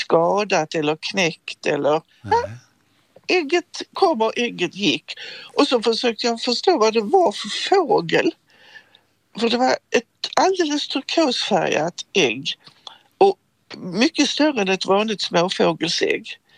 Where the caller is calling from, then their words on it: Jönköping, Jönköping County, Sweden; jag kommer från Jönköping, eller bor i Jönköping i alla fall.